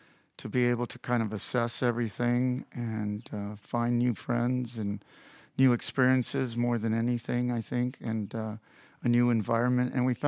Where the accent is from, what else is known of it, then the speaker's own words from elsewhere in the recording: San Antonio, Texas, United States; born there; I was born in Texas, in San Antonio.